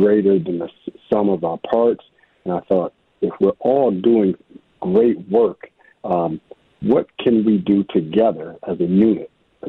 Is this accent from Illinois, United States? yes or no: no; Minnesota, United States; growing up in Rondo, I saw so many great individuals and elders pour into us